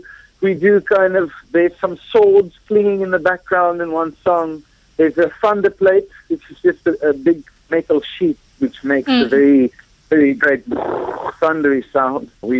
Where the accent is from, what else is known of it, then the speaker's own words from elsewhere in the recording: South Africa; I mean, we are, in a sense, European, although we're South African.